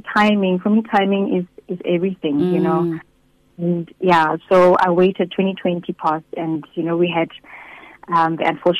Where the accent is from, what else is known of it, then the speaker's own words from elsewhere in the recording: Polokwane, Limpopo, South Africa; now in Bloemfontein, South Africa; Born and bred in Polokwane, a wonderful, vibrant city. And yeah, and I came to Bloemfontein in 2005 as a student.